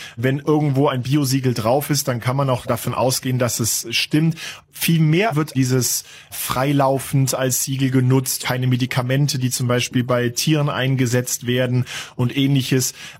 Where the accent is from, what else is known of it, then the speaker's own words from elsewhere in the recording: South Africa; Bei uns in Südafrika sind die Bioläden noch nicht ganz so weit verbreitet wie in Deutschland.